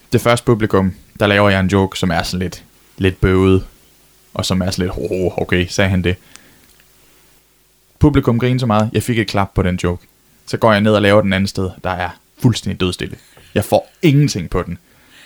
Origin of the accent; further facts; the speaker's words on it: Skagen, North Denmark Region, Denmark; also born or lived in Frederikshavn; Jeg var født på Frederikshavn sygehus, men født eller vokset op i Skagen. Og så har jeg jo så, jeg er gået i skole i Skagen, og så gået på gymnasiet og haft min ungdom der i Frederikshavn